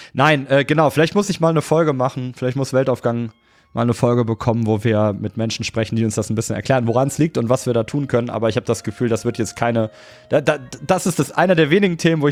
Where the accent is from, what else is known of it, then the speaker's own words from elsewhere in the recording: Cologne, North Rhine-Westphalia, Germany; Ich bin ursprünglich Kölner